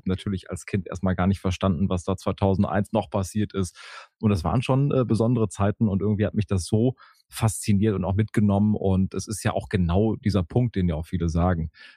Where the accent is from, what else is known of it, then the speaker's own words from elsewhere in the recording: Wuppertal, North Rhine-Westphalia, Germany; Also ich bin in Wuppertal groß geworden, Meine Großeltern waren aber die ganze Zeit in Bochum und haben dort gelebt. Also ich bin in Wuppertal groß geworden